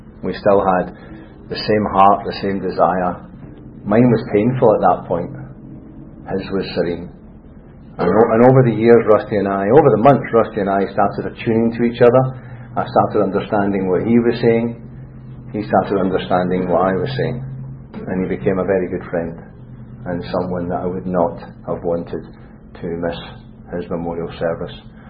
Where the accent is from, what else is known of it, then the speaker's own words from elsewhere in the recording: Scotland, United Kingdom; accent: Scottish; also born or lived in Birmingham, United Kingdom; You may guess I'm not from this part of the world, although I was born in Birmingham, but not Birmingham, Alabama, the original Birmingham in the UK. But that's England. This is a Scottish accent, and that's because at an early age I moved to Scotland.